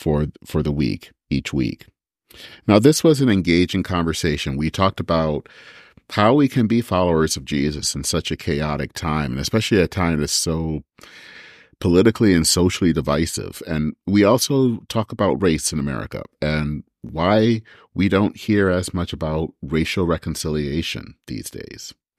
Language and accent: English; Flint, Michigan, United States; Bethel United Methodist Church, a church that I am very familiar with, in Flint, Michigan, which is my hometown.